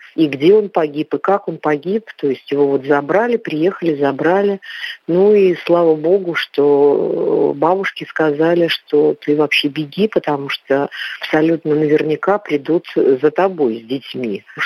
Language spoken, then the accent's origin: Russian; Belarus; also born or lived in Urals, Russia; я родилась не в Белоруссии, хотя у меня мама оттуда. Я родилась на Урале. Когда я закончила первый класс, то мама, скажем так, вернулась к себе на родину. Ну, и мы вернулись вместе с ней.